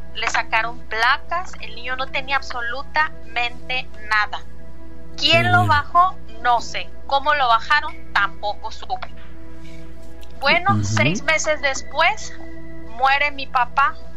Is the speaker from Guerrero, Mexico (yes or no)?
yes; Acapulco, Guerrero, Mexico; de Acapulco.